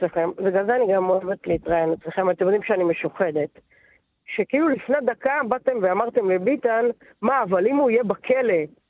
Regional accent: Netanya, Central District, Israel; גדלתי בנתניה, אוקיי? בשנות ה-80 וה-90. זה היה נורא.

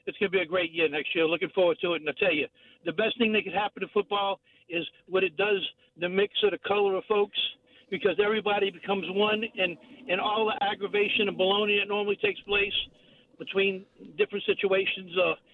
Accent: New Orleans, Louisiana, United States; I'm born and raised in New Orleans, and I love Mardi Gras

